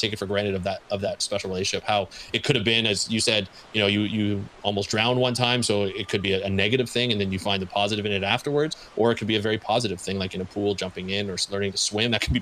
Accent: Toronto, Ontario, Canada; I'm just outside of Toronto, in Burlington, Ontario. So just outside, Burlington. But 45 minutes outside of Toronto. Yeah, I grew up in Toronto.

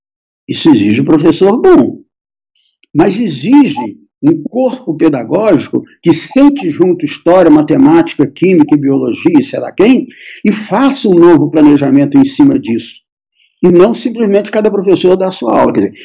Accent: Rio de Janeiro, Brazil; Vocês me desculpem, mas como eu sou do Rio, posso ter alguma justificativa ainda.

